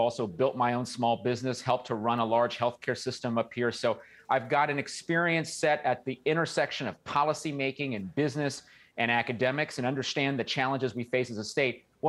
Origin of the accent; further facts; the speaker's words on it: Rowland Heights, California, United States; I grew up in Roland Heights, which some of your viewers may be from there, and it's about 25 miles east of L.A.